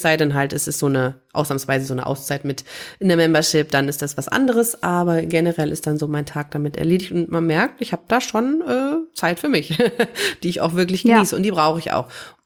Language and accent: German; East Germany, Germany; Ich bin in der DDR groß geworden, beziehungsweise meine Eltern, also ich war noch zu jung, um das zu verstehen, also dann ist die Mauer schon gefallen